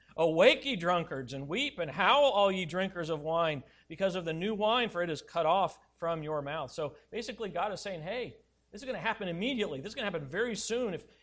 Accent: Colorado, United States; born or raised there

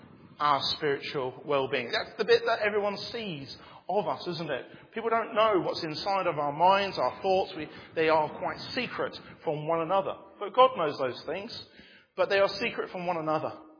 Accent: Bangladesh; I grew up in Bangladesh, and I was very much aware of what a plough was and how a plough worked.

